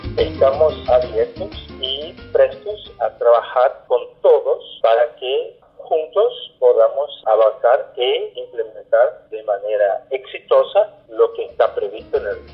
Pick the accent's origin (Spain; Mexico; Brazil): Brazil; Spanish is a second language; soy brasileño y tengo más de 20 años o 25 años de experiencia de trabajo